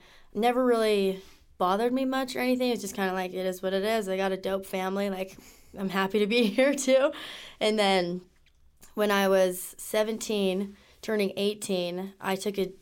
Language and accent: English; Lehigh, United States; Well, I grew up in Lehigh. My parents are from Lehigh, too, born and raised.